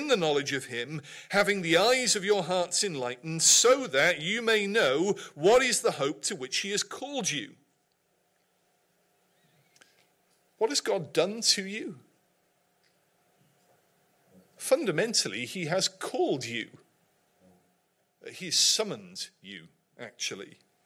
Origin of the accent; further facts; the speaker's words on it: Wales, United Kingdom; And I say that as a Welshman.